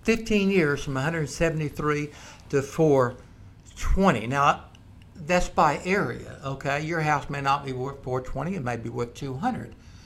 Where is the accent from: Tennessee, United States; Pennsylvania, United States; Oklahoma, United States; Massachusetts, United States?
Oklahoma, United States; now in Louisiana, United States; Yes, I'm from Oklahoma. I had a son that played with the Sooners. But I live in Louisiana, so I love the LSU Tigers.